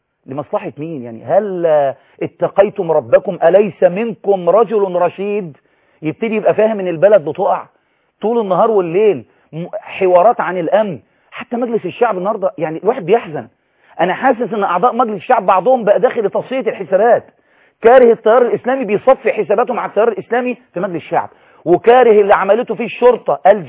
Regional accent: Egypt; نناشد كل إعلامي شريف في الإعلام حتى اللي عندنا في مصر

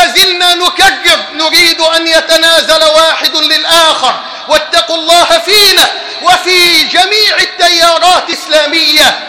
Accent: Egypt; اللهم ارزق بلدنا مصر حاكما ربانيا صالحا،

